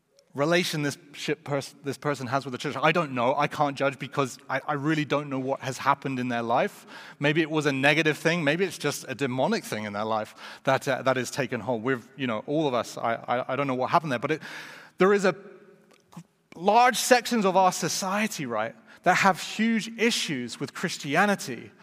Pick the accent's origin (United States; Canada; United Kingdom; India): United Kingdom; I'm British, so that's to be expected.